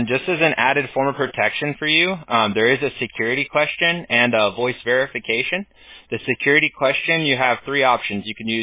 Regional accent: United States; I grew up in the United States, so for me, I see people every race, everywhere, you know, it's normal here, everybody here is from somewhere else

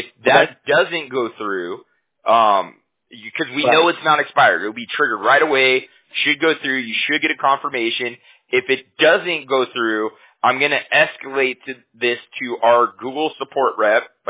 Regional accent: Huntington Beach, California, United States; Yeah, we're in California. I'm from Huntington Beach.

